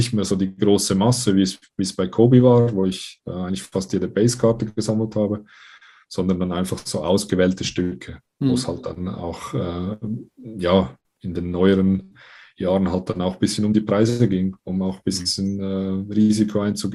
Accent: Switzerland; weil das bei uns in der Schweiz halt wirklich noch so ein bisschen das größere Thema ist

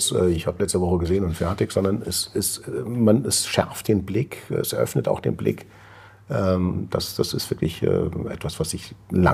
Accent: Saarbrücken, Saarland, Germany; ich bin in Saarbrücken geboren und aufgewachsen, direkt an der französischen Grenze, sehr stark beeinflusst natürlich von Frankreich und von der französischen Lebensart.

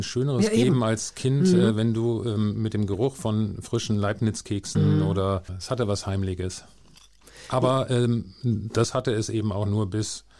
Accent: Hanover, Lower Saxony, Germany; ich bin in Hannover aufgewachsen, meine Eltern sind dann irgendwann nach Basinghausen gezogen

